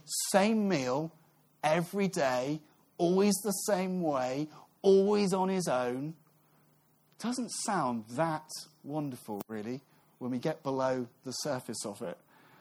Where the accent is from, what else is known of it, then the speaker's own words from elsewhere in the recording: United Kingdom; now in Netherlands; I sneak in as a Brit and do a Bible reading.